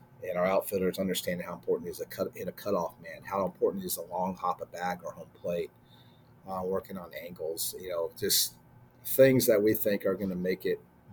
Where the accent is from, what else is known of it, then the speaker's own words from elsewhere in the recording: Poway, California, United States; And I grew up in Poway, California, which is the North County of San Diego.